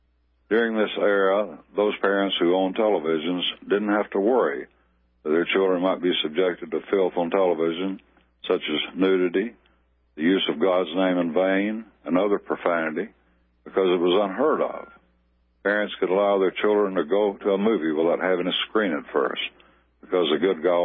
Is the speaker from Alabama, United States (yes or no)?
yes; Alabama, United States; born there; Way I start is I'm proud of being an American and that I was fortunate to be born in Alabama.